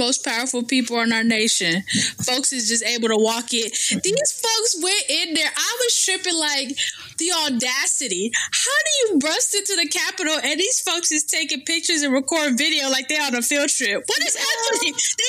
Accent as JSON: {"language": "English", "country": "Nigeria", "said": "I'm from Nigeria."}